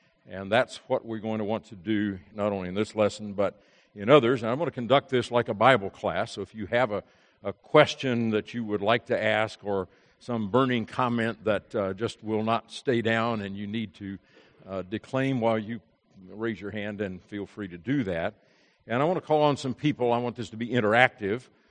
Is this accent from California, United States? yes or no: no; Indianapolis, Indiana, United States; The city, I grew up in Indianapolis, and the paper there, very conservative newspaper